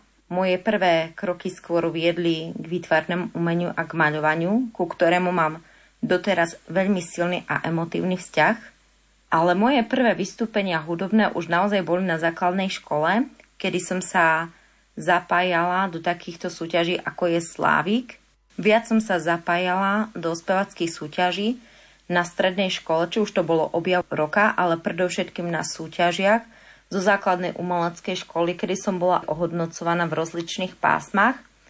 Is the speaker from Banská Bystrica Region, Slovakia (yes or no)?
no; Snina, Prešov Region, Slovakia; Totižto ja pochádzam z farnosti Povýšenia Svätého Kríža v Snine